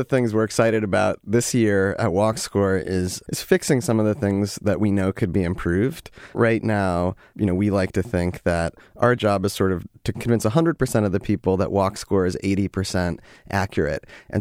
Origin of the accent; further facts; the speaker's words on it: Topeka, Kansas, United States; And I grew up in Kansas, where my walk score was probably in the 40s, because I grew up in Topeka, Kansas